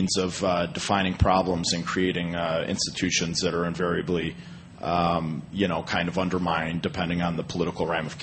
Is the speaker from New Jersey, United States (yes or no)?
no; Chicago, Illinois, United States; I'm from Chicago. I'm a student at the Faculty of Law.